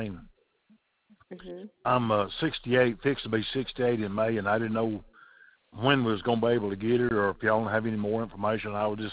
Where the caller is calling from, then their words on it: Cullman, Alabama, United States; I'm calling from Cullman, C-U-L-L-M-A-N, Cullman, okay. Alabama.